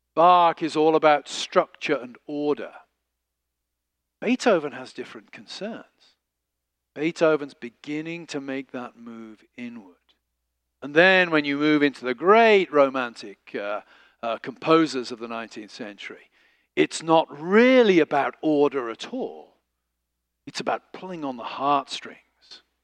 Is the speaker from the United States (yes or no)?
no; England, United Kingdom; You know, I'm English. You know, the great thing about being brought up as a lower middle class Englishman going to grammar school in the 1970s and 80s is this.